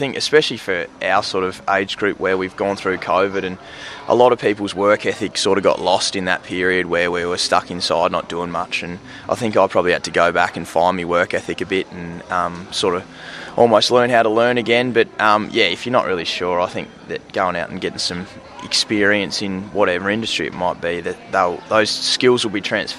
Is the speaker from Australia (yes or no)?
yes; Longford, Tasmania, Australia; now in Launceston, Australia; I'm originally from Longford, Tassie. I now live in Launceston with my family.